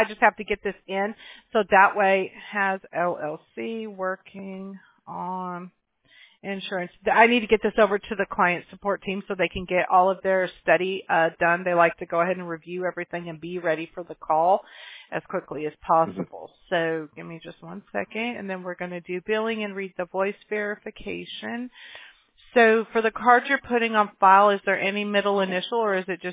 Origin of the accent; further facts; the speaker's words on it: Mobile, Alabama, United States; born there; No, I was born in Mobile, Alabama.